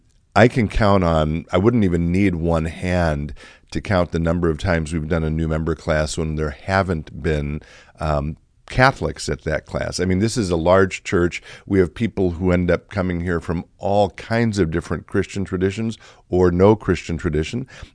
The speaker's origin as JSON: {"language": "English", "region": "Illinois", "country": "United States", "tie": "born or raised there", "said": "I grew up Lutheran outside of Chicago, by the way, so I have that in common with the Pope as well"}